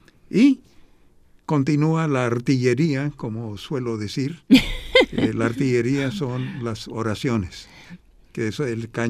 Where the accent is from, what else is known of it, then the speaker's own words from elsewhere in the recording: United States; born there; Con el tiempo crecimos aquí en Estados Unidos nosotros, y yo soy nacido aquí.